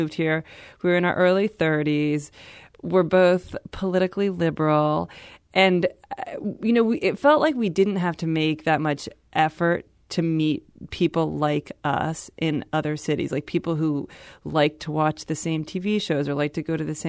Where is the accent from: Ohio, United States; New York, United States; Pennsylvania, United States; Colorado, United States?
Ohio, United States; Cincinnati; now in St. Louis, United States; because I'm from Ohio, he's from Indiana, and especially I'm from Cincinnati, which I think is very similar in a lot of ways to St. Louis.